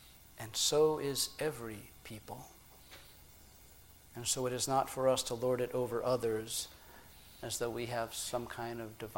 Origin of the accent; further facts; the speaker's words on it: United States; As an American, I am proud that our land is holy and blessed and chosen.